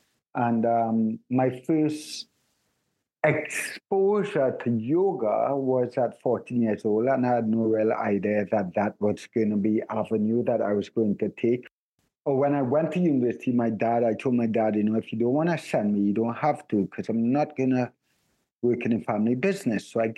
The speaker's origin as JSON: {"language": "English", "country": "Trinidad & Tobago", "tie": "born there", "accent": "Trinidadian", "said": "Sorry, I said that really fast with a Trinidadian accent. I was born in Trinidad."}